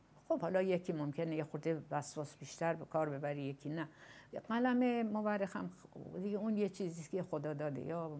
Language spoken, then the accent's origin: Persian; Iran; من همیشه میگم من نمیتونم، من ایرانیم، من زنم، من این سن دارم